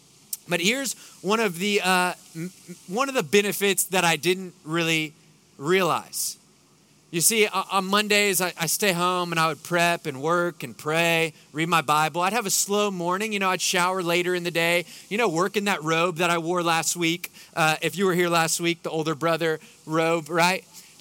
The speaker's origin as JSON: {"language": "English", "town": "Houston", "region": "Texas", "country": "United States", "said": "I'm from Houston. If people are driving by like that, you got to, like, you know, get a gun or something."}